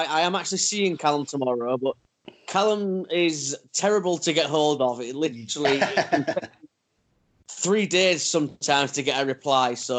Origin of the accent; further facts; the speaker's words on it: Hull, Yorkshire and the Humber, United Kingdom; Obviously, I'm from Hull, and we have our own promotion called New Generation Wrestling.